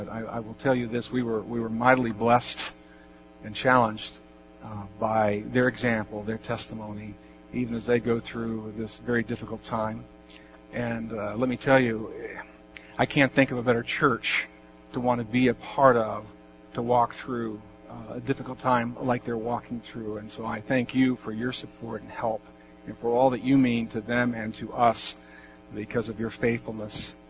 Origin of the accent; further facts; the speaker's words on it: Indianapolis, Indiana, United States; I grew up in Indianapolis, and so I've been visiting some family there